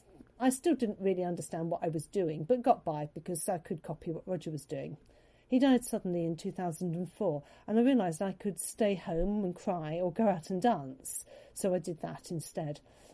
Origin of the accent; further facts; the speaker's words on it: Hove, South East England, United Kingdom; born there; I'm at Wellington in Somerset. My date of birth is 2/12/53. I was born in Hove, Sussex.